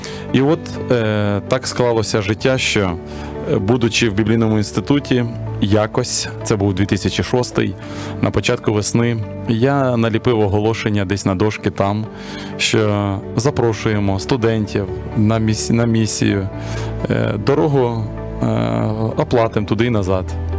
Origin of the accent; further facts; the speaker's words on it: Tomakivka, Dnipropetrovsk Oblast, Ukraine; Я родом з Дніпропетровщини, з півдня, з Томаківки.